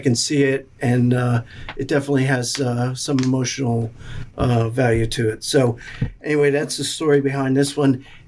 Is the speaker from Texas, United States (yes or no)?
no; Phoenix, Arizona, United States; born there; And my parents had a ranch out in Arizona. I was born in Phoenix, Arizona.